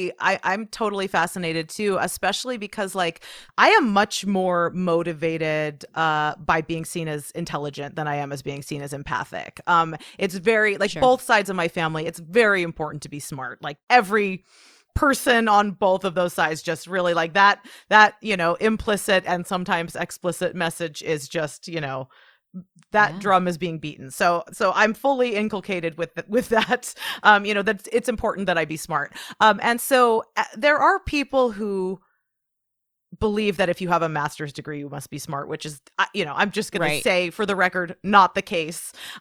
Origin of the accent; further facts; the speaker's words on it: Portland, United States; if I'm here in my hometown, you know, of Portland and tell someone I'm a therapist.